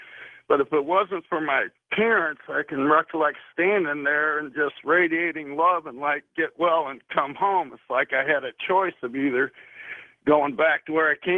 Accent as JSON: {"language": "English", "town": "Kirkwood", "region": "Missouri", "country": "United States", "lives_now": "Santa Cruz, United States", "said": "since I'm from Kirkwood, Missouri, there, I'm jealous when you talk from St. Louis."}